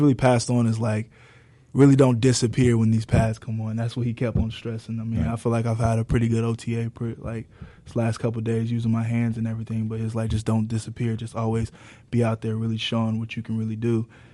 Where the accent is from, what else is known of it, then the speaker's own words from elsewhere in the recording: Midwest, United States; now in Jacksonville, United States; It's way better than the Midwest. I grew up in the Midwest my whole life.